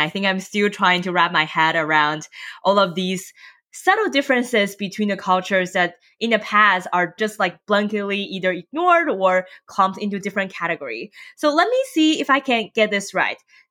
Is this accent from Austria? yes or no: no; China; now in United States; when I first came to the US, so I was born and raised in China